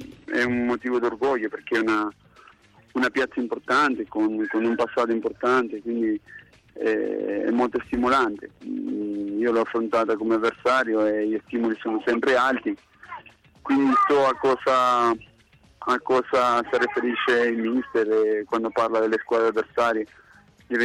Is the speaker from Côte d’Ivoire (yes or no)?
no; Argentina; Come argentino sono tifoso del San Lorenzo